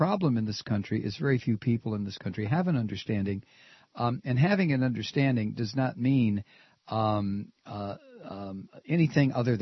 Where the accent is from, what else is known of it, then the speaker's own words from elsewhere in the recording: United States; I think to myself, as an American, how many issues that the United States is involved